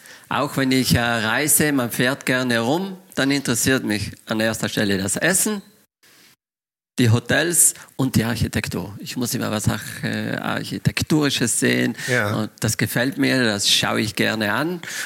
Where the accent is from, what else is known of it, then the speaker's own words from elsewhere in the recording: Trentino-Alto Adige, Italy; Wir haben so eine kleine Pension in Südtirol gehabt, wo ich geboren bin.